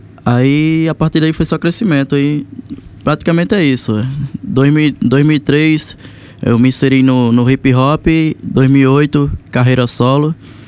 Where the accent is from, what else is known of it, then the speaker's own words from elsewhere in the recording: Northeast Region, Brazil; accent: Nordeste; O sotaque da gente aqui do Nordeste é pra cantar